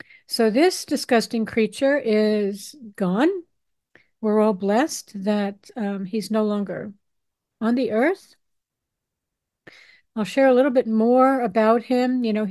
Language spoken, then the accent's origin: English; New York, United States; I grew up on Long Island. Everybody was having nose jobs